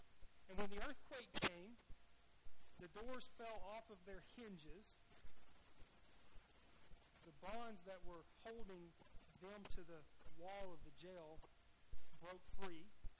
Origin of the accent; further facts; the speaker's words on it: Deep South, United States; growing up in the Deep South, there was a time in the Bible Belt, so to speak, that modern contemporary Christian music was of the devil.